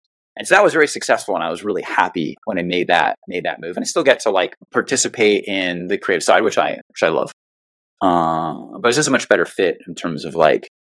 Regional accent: New York City, New York, United States; So I'm from New York City. I grew up in Manhattan, and I went to an art high school.

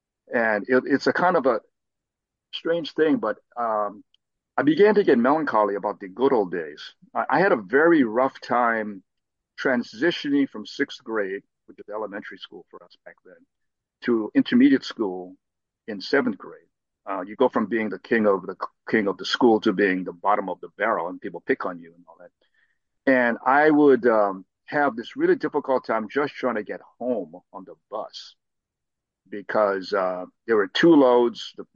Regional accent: Hilo, Hawaii, United States; Well, I grew up in Hilo, Hawaii, which is on the big island of Hawaii with all the active volcanoes. It was about 25,000 people back then.

